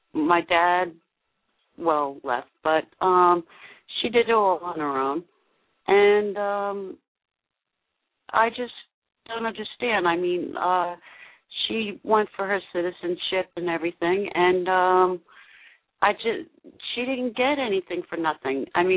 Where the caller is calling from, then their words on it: West Milford, New Jersey, United States; from West Milford, New Jersey.